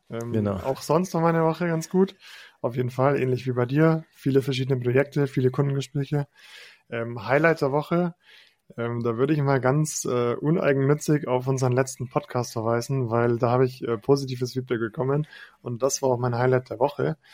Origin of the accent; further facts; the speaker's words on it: Bavaria, Germany; servus zusammen, wie man bei uns in Bayern sagt